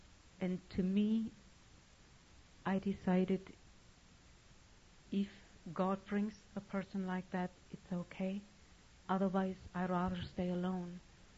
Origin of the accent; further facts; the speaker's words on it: Germany; He's from India, I'm from Germany.